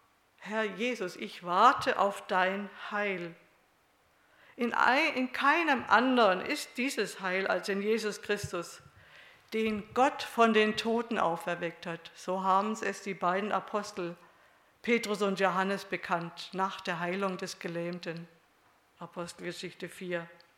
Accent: Stuttgart, Baden-Württemberg, Germany; born there; Manche wissen ja, dass ich gebürtige Stuttgarterin bin und zu meiner Heimat ja auch stehe.

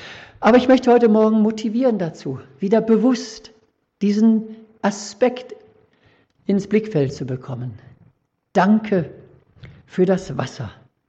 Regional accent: Johannesburg, Gauteng, South Africa; Ich bin in Johannesburg aufgewachsen.

